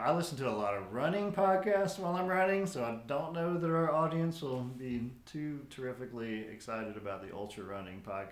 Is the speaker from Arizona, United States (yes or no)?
no; Stockbridge, Georgia, United States; also born or lived in Decatur; I was born in Decatur, and I grew up in Stockbridge, Georgia.